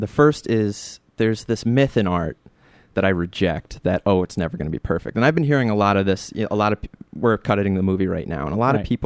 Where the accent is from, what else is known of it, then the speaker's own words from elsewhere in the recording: Ithaca, New York, United States; I grew up in Ithaca, New York, making movies about gangsters and horror movies.